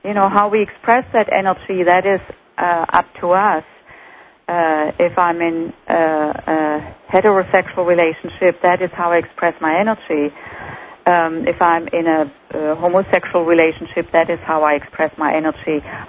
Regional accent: Germany; accent: German; English is a second language; moved away as an adult; now in United States; I grew up in Germany, as probably most of your listeners can detect by my accent. And so I came to this country when I was 29 years old.

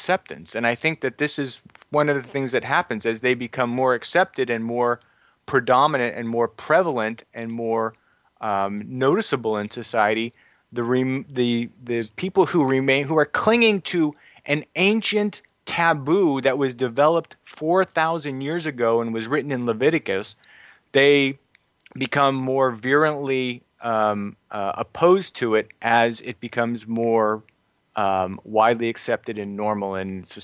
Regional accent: California, United States; born there; came down to California from Eugene to work on his campaign, and then met my biological father, and I was born in August of 1969.

